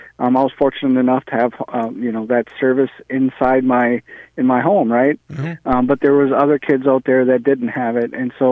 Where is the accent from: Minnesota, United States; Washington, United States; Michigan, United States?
Minnesota, United States; Well, I'm a Minnesotan. I am a Native American. I'm Ojibwe. I was born and raised on the White Earth Reservation.